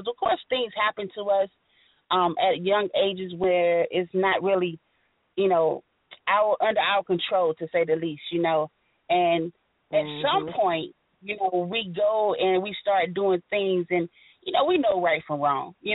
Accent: Gary, Indiana, United States; also born or lived in Georgia; I'm originally from Gary, Indiana, lived in Georgia a lot of my life.

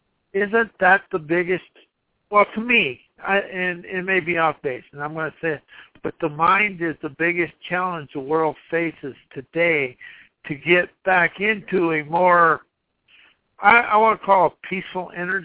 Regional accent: South Dakota, United States; You know, I grew up in South Dakota.

